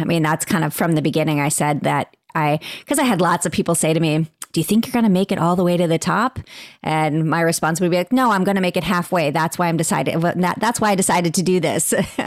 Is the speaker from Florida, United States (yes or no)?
yes; Florida, United States; And, you know, I'm from Florida. We're used to very warm temperatures and it was freezing.